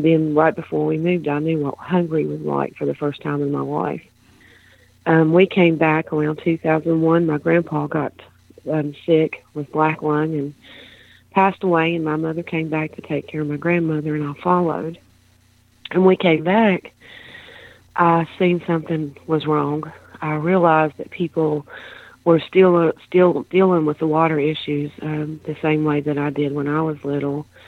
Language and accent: English; Mullins, West Virginia, United States; I was born in Mullins, West Virginia. I was born a coal miner's daughter and granddaughter. I lived in a community called Iroquois.